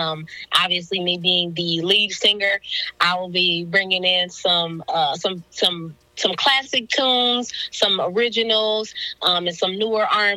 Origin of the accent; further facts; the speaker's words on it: Grand Rapids, Michigan, United States; You know, I'm from Grand Rapids, so I'm excited to sprinkle in a little 616 to y'all.